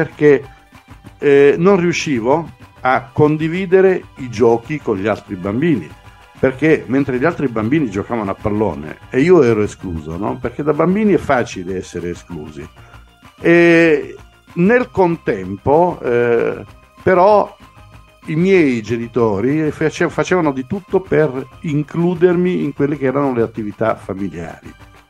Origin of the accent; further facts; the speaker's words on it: San Paolo Albanese, Basilicata, Italy; born there; io sono nato a San Paolo Albanese, un paesino piccolissimo della Basilicata. All'epoca erano circa 500 le anime che vivevano in quel paese, ora si sono pressoché dimezzate, se non di meno.